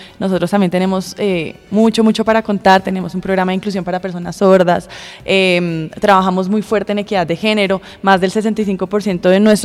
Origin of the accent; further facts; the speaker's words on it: Villavicencio, Meta, Colombia; yo soy de Villavicencio, así que me emociona un montón.